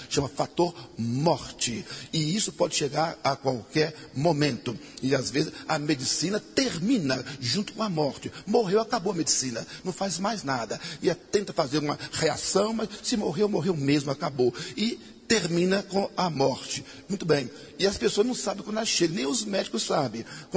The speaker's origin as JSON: {"language": "Portuguese", "town": "Divinópolis", "region": "Minas Gerais", "country": "Brazil", "tie": "born or raised there", "said": "na minha terra, em Divinópolis"}